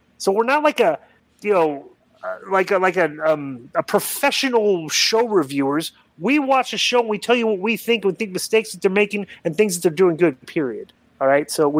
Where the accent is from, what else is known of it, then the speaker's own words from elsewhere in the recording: Queensland, Australia; the biggest annual rugby league game of the year was just played between my home state of Queensland and New South Wales